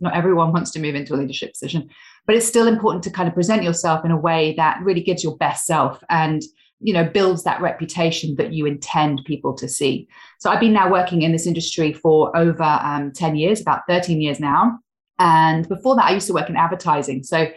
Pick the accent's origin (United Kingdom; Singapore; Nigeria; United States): United Kingdom; England; now in Australia; I'm actually English, but living in Australia. So I've been here now for over 12 years and my accent's still not remotely Australian.